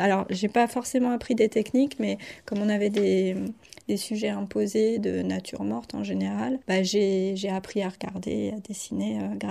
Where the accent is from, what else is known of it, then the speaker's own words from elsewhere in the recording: Rennes, Brittany, France; also born or lived in Paris; now in Verberie, France; je suis bretonne d'origine, je suis née à Rennes. Et puis ensuite, j'ai fait un crochet par Paris et j'ai déboulé il y a une dizaine d'années maintenant à Verberie.